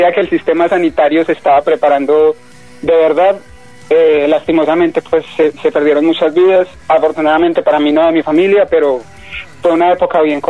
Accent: Medellín, Antioquia, Colombia; Bueno, yo soy de Medellín, Colombia.

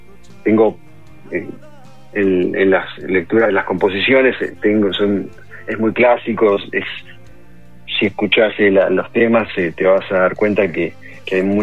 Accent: San Antonio de Padua, Buenos Aires Province, Argentina; Soy de zona oeste, de San Antonio de Padua. En este momento estoy en Argentina.

